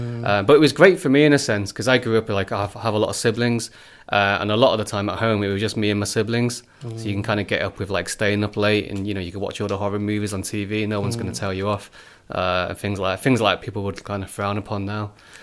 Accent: Liverpool, North West England, United Kingdom; It's quite suburban, so it's not like really the inner city. I had a great time growing up in Liverpool.

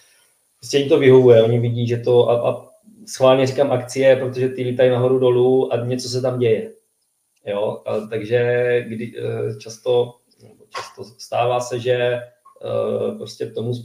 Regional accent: Brno, South Moravian Region, Czechia; U nás v Brně to tak prostě nějak se tam jako motalo.

